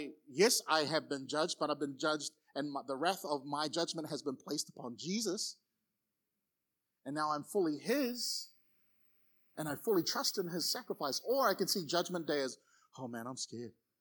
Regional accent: Auckland, New Zealand; growing up in Auckland in New Zealand, used to hate daylight savings because the sun would stay up.

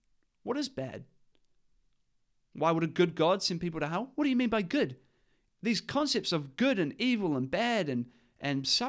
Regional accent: Christchurch, Canterbury, New Zealand; If you're in Christchurch, my hometown, and you want to come and have a discussion with me or debate me or anything like

